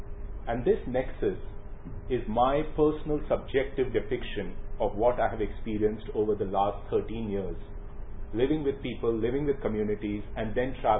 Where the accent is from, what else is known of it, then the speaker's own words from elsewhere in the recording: India; I come from India, and we have to be born somewhere